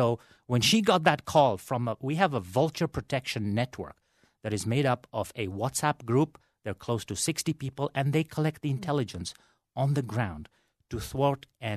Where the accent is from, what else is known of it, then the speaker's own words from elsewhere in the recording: Kenya; I was based in Kenya. In fact, I'm Kenyan. Kenyan was home for me.